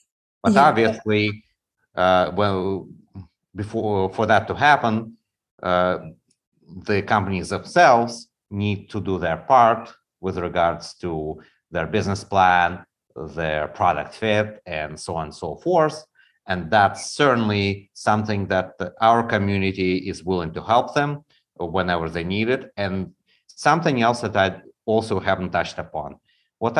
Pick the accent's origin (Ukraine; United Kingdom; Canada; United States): Ukraine; he visited us at a fraught time when my home country was invaded by Russians.